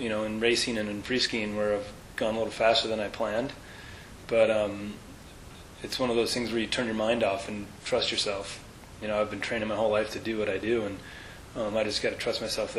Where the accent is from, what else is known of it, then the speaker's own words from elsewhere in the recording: Park City, Utah, United States; when I grew up in Park City